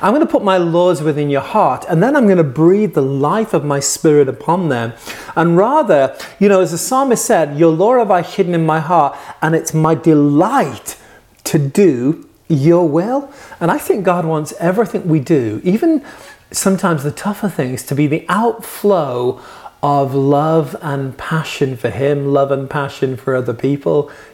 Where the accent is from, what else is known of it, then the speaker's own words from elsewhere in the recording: Liverpool, North West England, United Kingdom; born there; I was born in Liverpool and otherwise known as the Promised Land. And, you know, the home